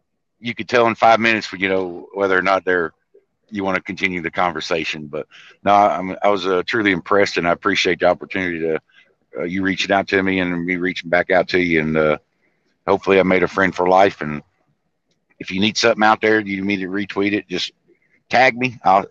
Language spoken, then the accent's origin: English; United States; I'm an American. I want to get along with other Americans.